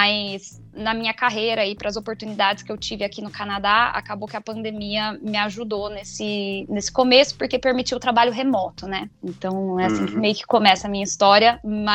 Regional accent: São Paulo, Brazil; onde eu morava, né, eu venho do interior do estado de São Paulo.

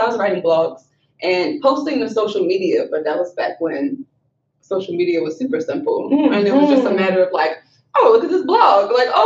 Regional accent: Baltimore, Maryland, United States; I'm from Baltimore, so I'm local. We're in there from Baltimore County.

